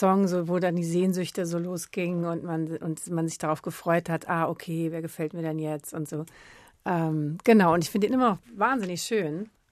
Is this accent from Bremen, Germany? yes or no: no; Hesse, Germany; ich komme ja aus Hessen